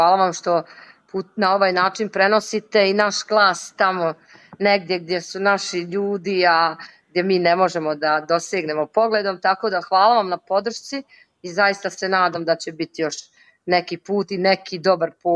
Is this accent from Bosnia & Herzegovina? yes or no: yes; Teslić, Republika Srpska, Bosnia & Herzegovina; Ja dolazim iz Republike Srpske, iz Teslića grada. Grad Teslić, mali grad. Mali, ali sa mnogo duše